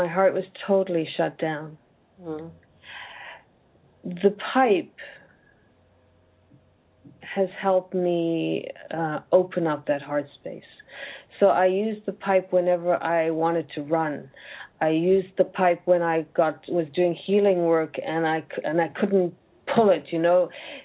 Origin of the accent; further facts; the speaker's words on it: South Africa; I grew up in South Africa, and in Roman Catholic faith there at that time, you got confirmed at 13 years old